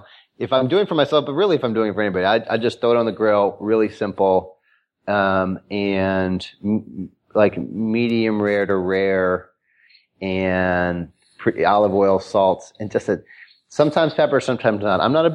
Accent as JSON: {"language": "English", "town": "Chicago", "region": "Illinois", "country": "United States", "said": "So we're both from Hyde Park, and Hyde Park is on the south side of Chicago, like where the University of Chicago is."}